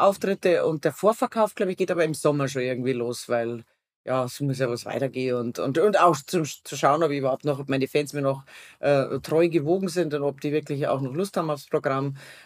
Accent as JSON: {"language": "German", "country": "Germany", "said": "Wir als Deutsche werden uns daran gewöhnen müssen, das Gürtelchen enger zu schnallen."}